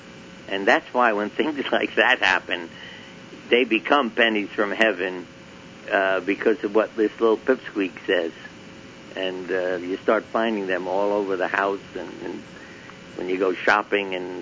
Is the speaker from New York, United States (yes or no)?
yes; Brooklyn, New York, United States; but I grew up in Brooklyn, and Carmine was my friend and neighbor.